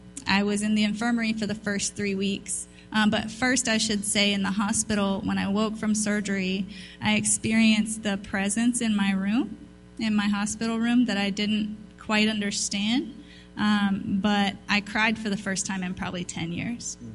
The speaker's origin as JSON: {"language": "English", "region": "South Carolina", "country": "United States", "tie": "born or raised there", "said": "So I grew up in South Carolina in the Bible Belt, and so I was aware of Christianity."}